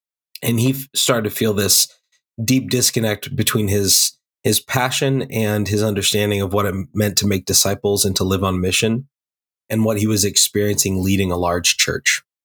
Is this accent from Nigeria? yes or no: no; Boise, Idaho, United States; also born or lived in Boston; And I'm from Boise originally. I was in Boston for 6 years.